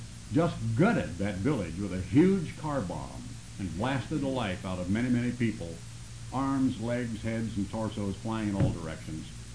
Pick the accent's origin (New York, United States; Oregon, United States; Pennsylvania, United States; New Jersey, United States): Oregon, United States; and as a boy growing up in Oregon, seeing my father's ministry and all the members of the Church of God Seventh Day, the Oregon Conference